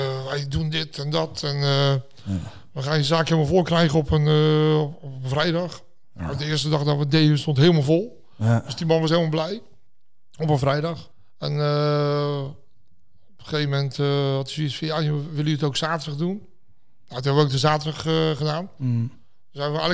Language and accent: Dutch; Alblasserdam, South Holland, Netherlands; toen was ik verhuisd eigenlijk van Alblasserdam naar Rotterdam. Want ik heb mijn jeugd in Alblasserdam doorgebracht eigenlijk.